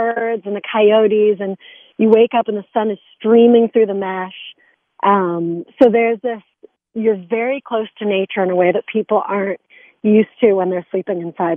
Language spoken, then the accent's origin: English; Connecticut, United States; I grew up in Connecticut. My parents are Italian and British, and they actually met in the States.